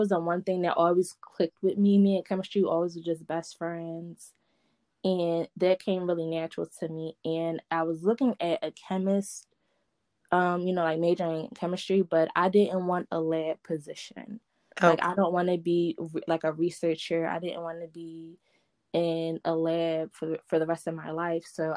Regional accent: Philadelphia, Pennsylvania, United States; Born and raised in Philly.

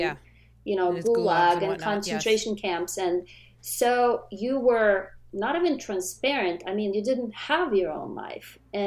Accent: Moscow, Russia; I come from Moscow, from high rises that were packed with people, where you lived in the same apartment with your grandma and your great-grandma

